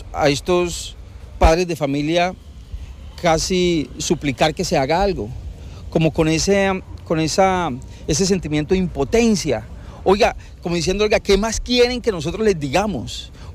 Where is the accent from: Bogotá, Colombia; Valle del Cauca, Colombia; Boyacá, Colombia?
Bogotá, Colombia; Nosotros que venimos desde Bogotá, para nosotros esto es novedoso, ¿cierto?